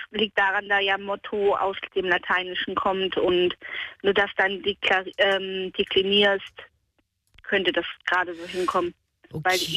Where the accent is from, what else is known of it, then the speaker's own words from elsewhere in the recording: Cologne, North Rhine-Westphalia, Germany; Ich komme ja gebürtig aus Köln, ich bin eine echte Kölsche Mädchen.